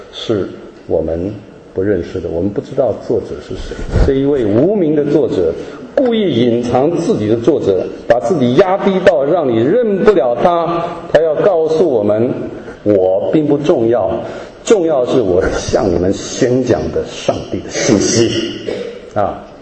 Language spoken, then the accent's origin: Chinese; Taiwan; born there; 像我是山东人，第二代在台湾生的外省二代啊，我没有去过山东，但我说我是山东人啊。